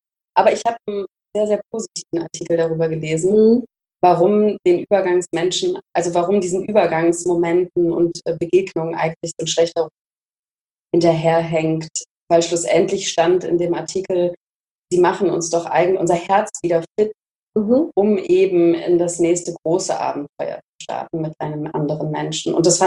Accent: Cologne, North Rhine-Westphalia, Germany; born there; now in Hamburg, Germany; Und bin geboren in Köln.

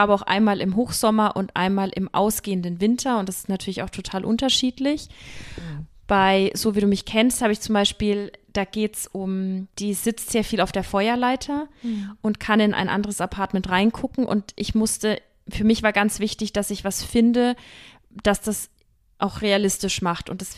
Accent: Germany; weil ich als Deutsche habe mir angemaßt, über New York zu schreiben

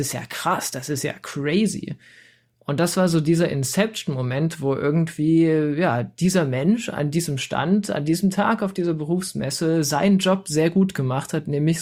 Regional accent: Saxony, Germany; Leipzig war jetzt auch nicht so unfassbar weit weg von mir zu Hause, also ich komme halt aus Sachsen

